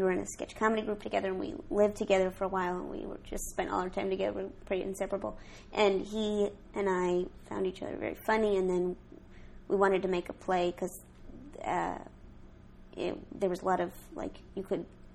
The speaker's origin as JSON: {"language": "English", "town": "St. Louis", "region": "Missouri", "country": "United States", "said": "And then after that, I went to St. Louis. I'm from St. Louis."}